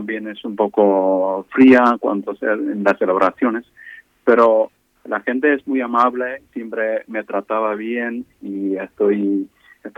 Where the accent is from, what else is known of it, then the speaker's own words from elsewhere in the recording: Kerala, India; Spanish is a second language; moved away as an adult; now in Burgos, Spain; yo soy un sacerdote de la India, de un estado de la India, se llama Kerala, un estado al suroeste de la India.